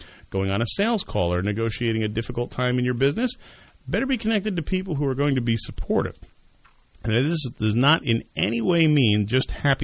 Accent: Bridgewater, United States; I think it was for mayor in my hometown of Bridgewater.

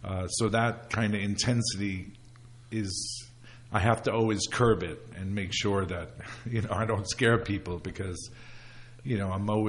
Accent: Staten Island, New York, United States; You know, I grew up in Staten Island, and we would drive into Brooklyn every Sunday for dinner.

